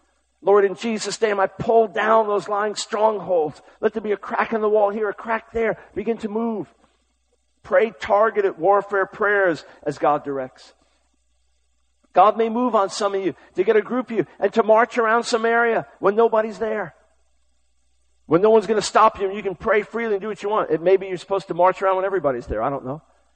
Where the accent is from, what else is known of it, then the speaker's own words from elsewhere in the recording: United States; As an American, they're your sins, they're my sins.